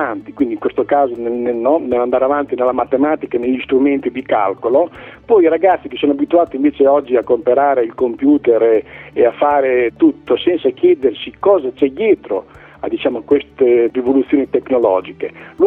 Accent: Pennabilli, Emilia-Romagna, Italy; io sono un pennese, cioè sono nato a Pennabilli, vivo da sempre, da 60 anni a Pennabilli, sono un insegnante

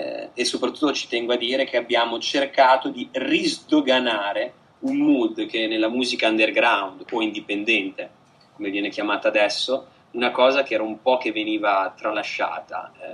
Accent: Modena, Emilia-Romagna, Italy; noi siamo di Modena, tutti fra Modena e provincia

